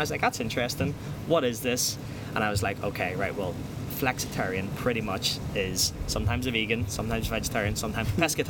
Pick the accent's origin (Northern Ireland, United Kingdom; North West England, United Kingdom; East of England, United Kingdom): Northern Ireland, United Kingdom; Belfast; whether it's because I'm from Belfast and you have a kind of, you know, innate confidence